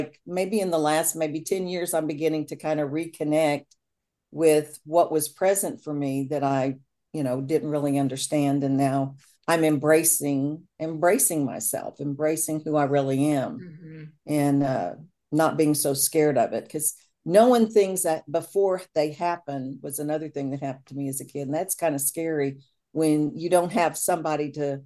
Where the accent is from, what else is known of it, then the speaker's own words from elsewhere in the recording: Southern US, United States; I grew up in the South. I mean, what can I say?